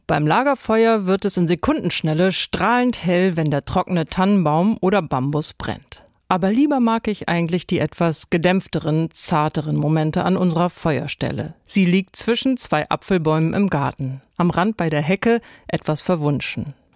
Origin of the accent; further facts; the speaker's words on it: Northern Germany, Germany; Mir als Norddeutsche ist das zwar fremd